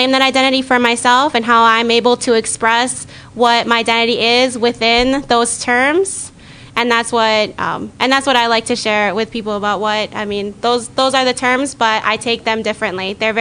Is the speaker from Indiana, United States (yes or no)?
no; Minnesota, United States; I personally, you know, being native Minnesotan, you know, I definitely grew up in an environment that did lack that outlet